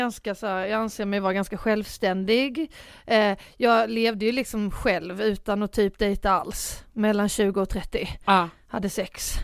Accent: Båstad, Skåne, Sweden; när jag var hemma på Bjärehalvön och Båstad som jag kommer från, som är ju en ganska liten by.

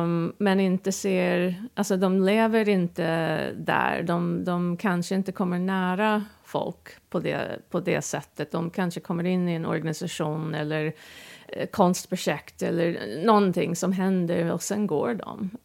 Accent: Mechanicsville, Maryland, United States; now in Sweden; Jag kommer från Mechanicsville, Maryland.

